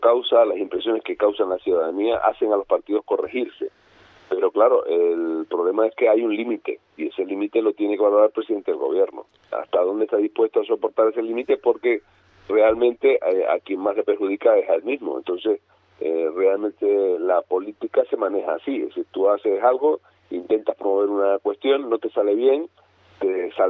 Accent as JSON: {"language": "Spanish", "region": "Canary Islands", "country": "Spain", "said": "y es a las que nosotros como canarios nos adscribimos."}